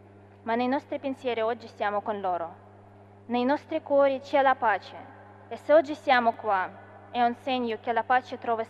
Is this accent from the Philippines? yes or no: no; Russia; vengo dalla Russia.